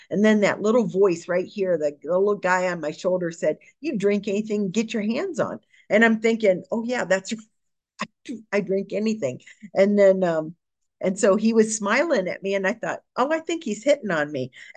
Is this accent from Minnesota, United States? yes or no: no; Ohio, United States; I grew up in Ohio, and I'm one of five kids